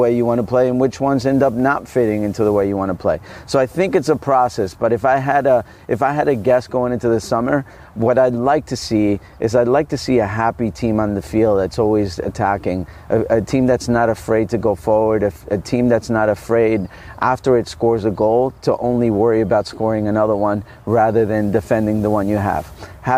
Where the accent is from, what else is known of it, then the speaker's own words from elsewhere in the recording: New Jersey, United States; So I signed and I said, well, you know, I'm from New Jersey. Can I be in my local team?